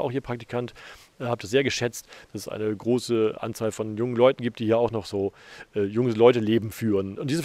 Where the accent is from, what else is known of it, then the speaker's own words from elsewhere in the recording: Northern Germany, Germany; Das ist das, was mich als Norddeutscher eigentlich hier festgehalten hat